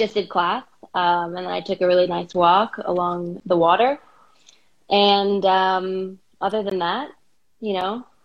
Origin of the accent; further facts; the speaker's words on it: New York City, New York, United States; also born or lived in Miami; So I'm originally from Miami, actually, but I grew up in New York City.